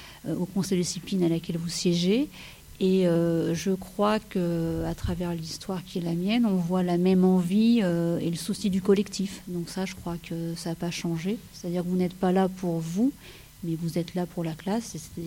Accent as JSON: {"language": "French", "town": "Troyes", "region": "Grand Est", "country": "France", "said": "Alors je viens de l'aube de la Champagne-Ardenne, de Troyes plus particulièrement."}